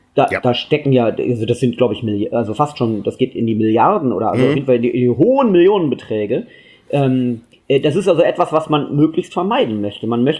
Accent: Lower Saxony, Germany; Kennt man in Frankfurt und den kennt man auch im schönen Niedersachsen, wo ich herkomme.

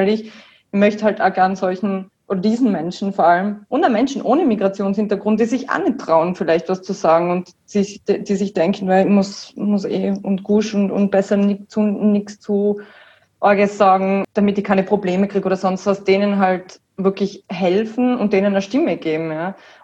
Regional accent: Wattens, Tyrol, Austria

